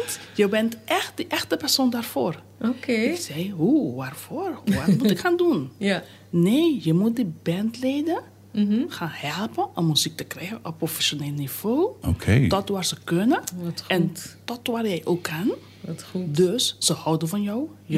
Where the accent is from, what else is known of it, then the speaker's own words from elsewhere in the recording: Curaçao; Ik ben 57 jaar oud, geboren op Curaçao en in de woonwijk van Bonam en Zapatea.